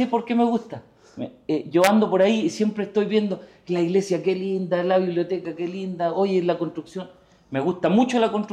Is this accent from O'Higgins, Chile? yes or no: no; Talca, Maule, Chile; mira, yo soy de Talca, estudio aquí en la universidad